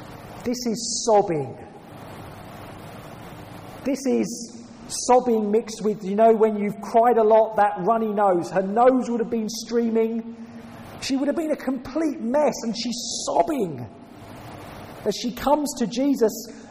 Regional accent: England, United Kingdom; I'm British, I'm English, the stiff upper lip

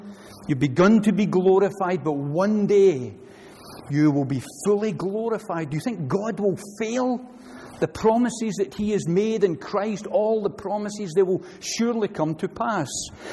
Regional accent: Glasgow, Scotland, United Kingdom; born there; I was born in Glasgow in 2000 and whenever.

